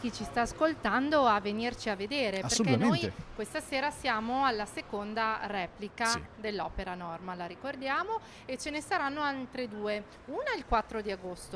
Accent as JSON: {"language": "Italian", "town": "Reggio Emilia", "region": "Emilia-Romagna", "country": "Italy", "said": "Io invece sono emiliana, okay, di Reggio Emilia"}